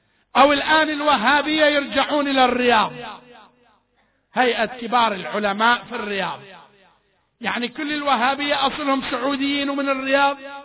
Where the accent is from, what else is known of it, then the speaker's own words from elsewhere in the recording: Bahrain; ولا هذا بس البحرين، هذا بيتك، هذا ولد، ما نقول ولدك، ما نقول بيتك